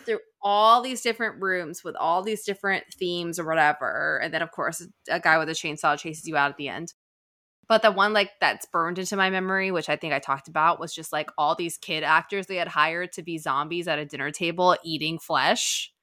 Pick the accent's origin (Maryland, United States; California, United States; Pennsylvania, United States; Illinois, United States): Maryland, United States; maybe it's because of where I grew up in Maryland, but there was a lot of like reenactments about the Civil War in my area.